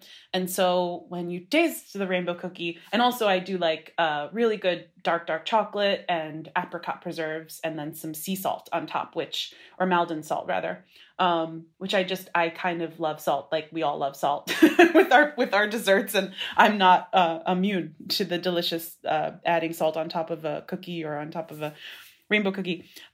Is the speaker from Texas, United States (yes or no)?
no; Brooklyn, New York, United States; I wanted to be in Brooklyn for sure. I'm from Brooklyn.